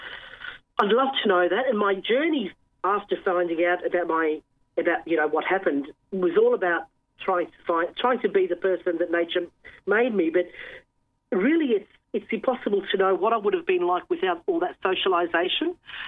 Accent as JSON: {"language": "English", "town": "Altona", "region": "Victoria", "country": "Australia", "tie": "born or raised there", "said": "So I was raised in Altona, western suburbs of Melbourne. Went to the local girls' Catholic school"}